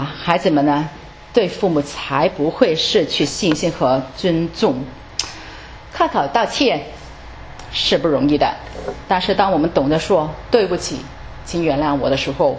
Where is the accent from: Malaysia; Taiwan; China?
China; 但是我们中国人呢，最后的1分钟呢还不是正面的